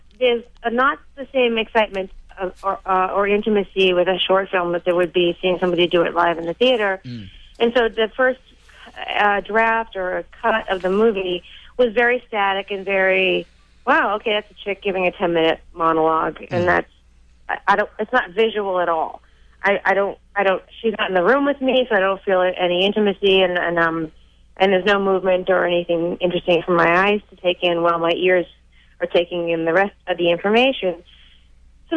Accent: Boston, Massachusetts, United States; And I'm from Roslindale. I'm an old school Boston girl. I went to Boston Latin, went to BU. Those are my old school. I have a huge, my family and friends, that's where they are, you know?

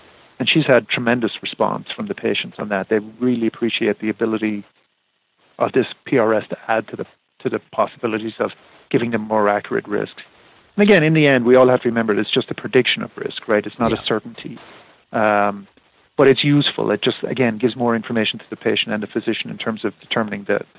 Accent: Ireland; moved away as an adult; also born or lived in United States; I'm from Ireland originally, and I went to college in Ireland and got very interested in genetics, human genetics, and came over to Madison, Wisconsin

